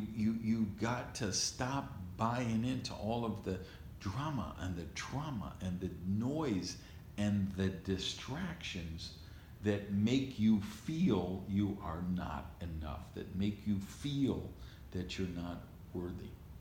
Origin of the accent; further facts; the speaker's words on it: Madison, Wisconsin, United States; where I grew up in Madison, Wisconsin, and so many trees